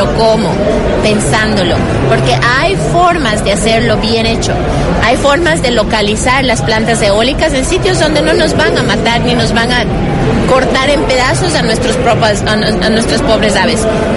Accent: Quito, Pichincha, Ecuador; born there; Sí, soy del Ecuador, yo nací en Quito.

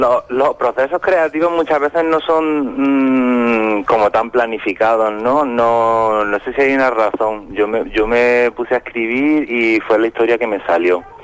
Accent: Andalusia, Spain; also born or lived in Madrid, Spain; yo aunque soy andaluz, pero yo cuando vivía en Andalucía, a mí el flamenco a lo mejor era como la sobreexposición

